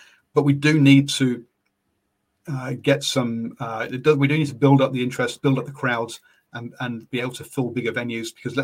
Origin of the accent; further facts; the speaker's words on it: England, United Kingdom; Look, I'm English, I want England to win it, right?